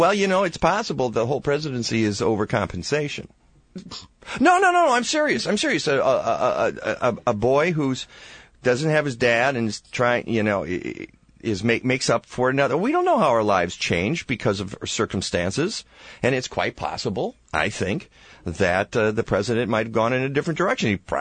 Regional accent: Detroit, Michigan, United States; And I remember, I grew up in the Detroit area, and my dad was a draftsman, and he would design parts.

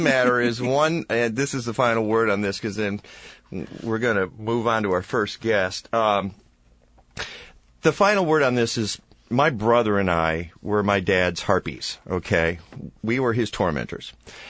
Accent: Detroit, Michigan, United States; And I remember, I grew up in the Detroit area, and my dad was a draftsman, and he would design parts.

